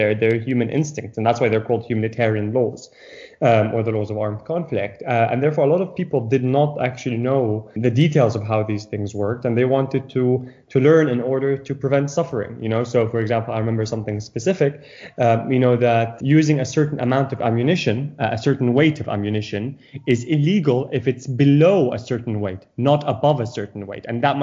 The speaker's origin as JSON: {"language": "English", "country": "Syria", "said": "Syria focused in order to be able to do something for the people that are suffering in my home country."}